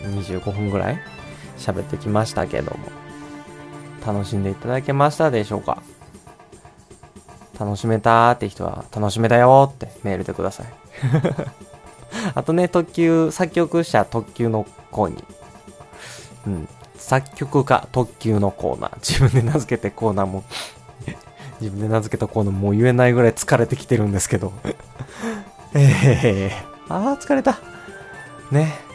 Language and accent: Japanese; Mie, Japan; そのリアス式海岸っていうのでも結構、アゴアンが有名やったりするんですけどね。っていうところが僕の故郷ですね。